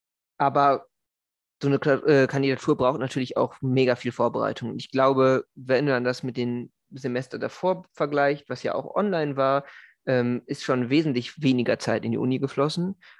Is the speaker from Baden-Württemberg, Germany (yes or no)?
no; Wuppertal, North Rhine-Westphalia, Germany; ich habe das Team in meiner Heimatstadt Wuppertal mit aufgebaut